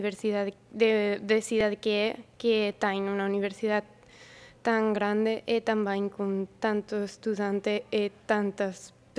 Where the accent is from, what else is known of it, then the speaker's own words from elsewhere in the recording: Spain; Portuguese is a second language; moved away as an adult; now in Portugal; Eu sou espanhola, então eu decidi vir a Portugal a estudar o meu curso porque eu não conhecia absolutamente nada.